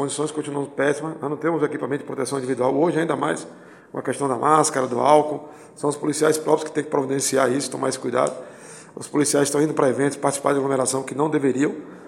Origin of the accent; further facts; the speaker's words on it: Catu, Bahia, Brazil; born there; eu nasci aqui perto, viu? Nasci em Catu, vizinho aqui de Alagoinhas